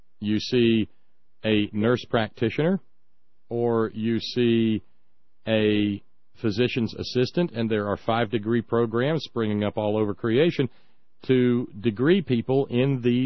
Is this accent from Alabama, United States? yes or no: yes; Alabama, United States; I grew up in Alabama, but...